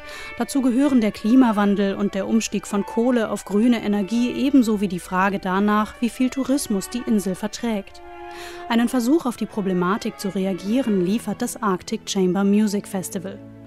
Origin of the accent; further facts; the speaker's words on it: North Rhine-Westphalia, Germany; Ich komme an in Longyearbyen und fühle mich unwillkürlich an meine Heimat erinnert, das Ruhrgebiet.